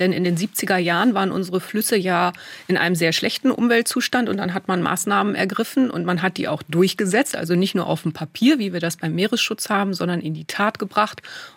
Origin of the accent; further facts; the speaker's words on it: Dortmund, North Rhine-Westphalia, Germany; Ich bin in Dortmund groß geworden übrigens und nicht in Essen